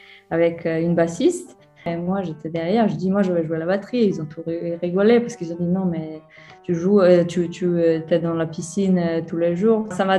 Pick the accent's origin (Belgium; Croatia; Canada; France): Croatia; French is a second language; J'ai trouvé une école à Zagreb, donc c'est 60 km de ma ville natale.